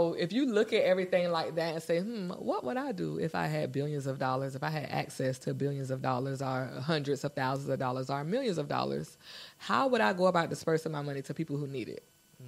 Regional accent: Jacksonville, United States; I went to school with her. I'm from Jacksonville, born and raised. You know, I know that's her auntie right around the corner.

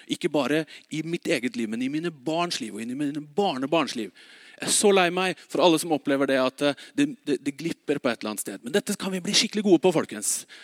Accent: Oslo, Norway; moved away as an adult; also born or lived in Bergen; Jeg husker veldig godt frihetsfølelsen når jeg flyttet hjemmefra, fra Oslo og til Bergen, og på en egen hybel

